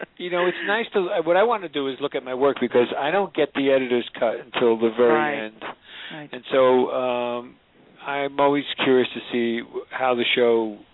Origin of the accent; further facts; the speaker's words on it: New Jersey, United States; it's been a great love of my life because I grew up in New Jersey, and I had no idea.